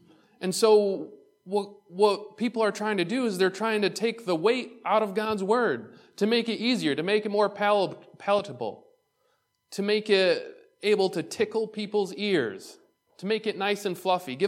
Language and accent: English; Waterport, New York, United States; growing up in Waterport, New York, I don't know what the population is there.